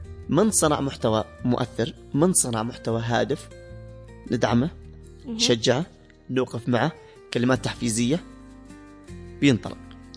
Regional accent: Yemen; إحنا كمجتمع يمني

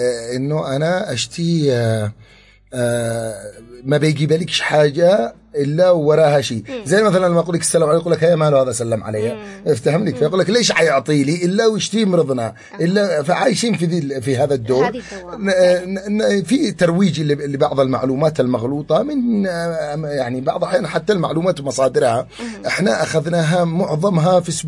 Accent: Yemen; لكن تخيلي انه فعلا ما فيش زكام عندنا في اليمن على مدى 10 سنوات

